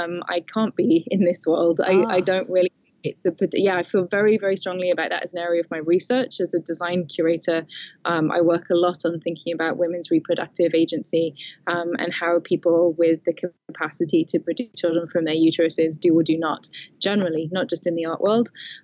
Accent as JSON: {"language": "English", "region": "Scotland", "country": "United Kingdom", "said": "I come from Scotland in the UK"}